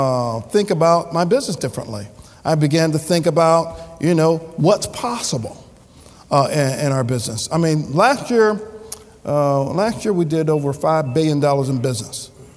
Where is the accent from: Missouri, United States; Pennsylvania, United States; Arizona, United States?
Missouri, United States; Clinton; Growing up in Clinton, Missouri, and growing in a kind of that segregated environment that we're talking about, and being integrated into the school system and so forth, people weren't that nice.